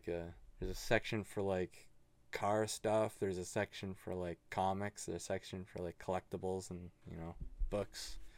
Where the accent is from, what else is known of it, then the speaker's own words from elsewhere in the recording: Canada; I'm Canadian, so.